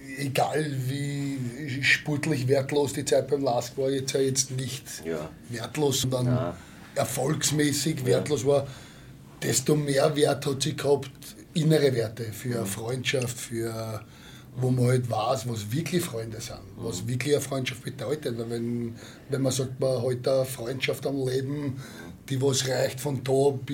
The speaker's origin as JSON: {"language": "German", "region": "Vienna", "country": "Austria", "said": "Ich komme aus Wien, hier ist am leichtesten."}